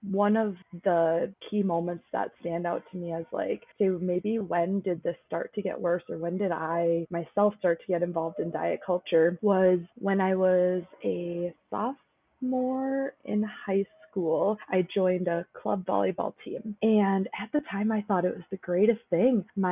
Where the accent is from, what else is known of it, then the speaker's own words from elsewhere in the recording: Inver Grove Heights, Minnesota, United States; now in Eau Claire, United States; I grew up in Minnesota in Invergrove Heights.